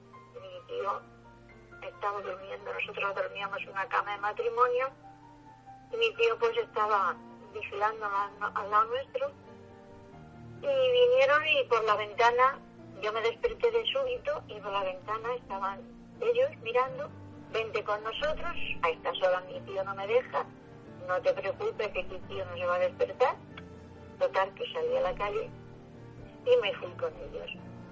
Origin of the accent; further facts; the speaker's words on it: Jumilla, Region of Murcia, Spain; yo nací aquí en Jumilla, en la provincia de Murcia